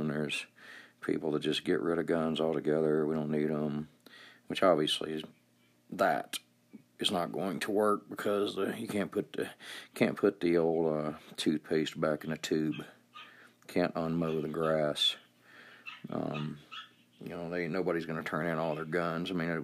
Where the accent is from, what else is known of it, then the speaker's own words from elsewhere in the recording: Georgia, United States; I was a kid, I was born in 68. But I know back in the 70s, growing up near Atlanta, I grew up like, you know, 25 miles from Atlanta.